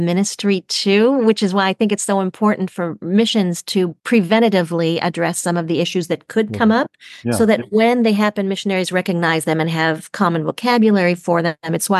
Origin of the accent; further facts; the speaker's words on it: France; also born or lived in Germany; So 2 of them are World War II books because I grew up in Europe, lived in France and Germany.